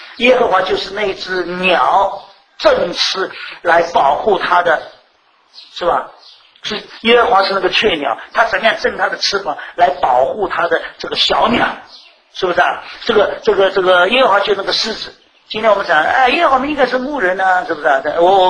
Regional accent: China; 我们中国人讲的什么恻隐之心

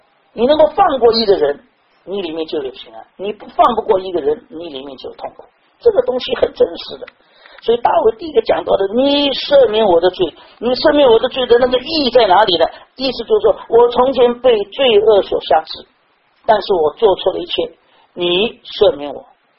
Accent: China; 你知道吗？我们中国人就有一种什么呢？这个传媳妇不传这个女儿里面啊。

